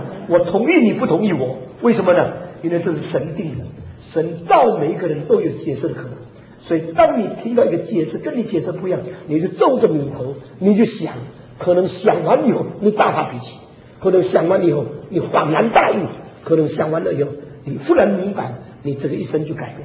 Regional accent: China; 我们中国人给身体的看法就是三个字：臭皮囊，对不对？

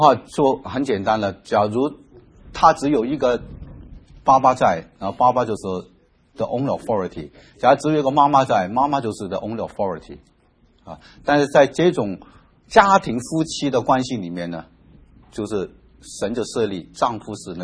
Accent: China

